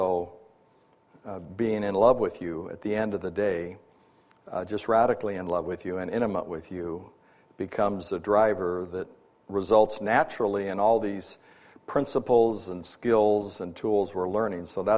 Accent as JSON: {"language": "English", "town": "San Diego", "region": "California", "country": "United States", "said": "other than I'm from San Diego, California."}